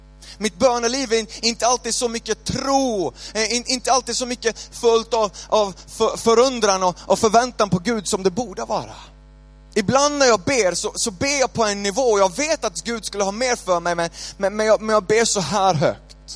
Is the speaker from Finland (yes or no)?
no; Canada; Jag är från Kanada, jag har bott där alldeles för länge.